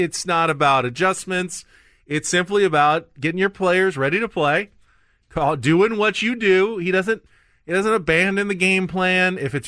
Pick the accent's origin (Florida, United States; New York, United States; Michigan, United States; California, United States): California, United States; San Diego; I grew up here in San Diego.